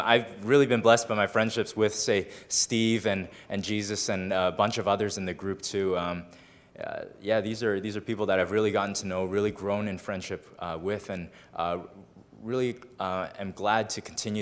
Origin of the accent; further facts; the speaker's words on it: Scarborough, Ontario, Canada; I didn't grow up in a Christian home. I grew up in Scarborough with my family and my mom and dad and my one younger sister.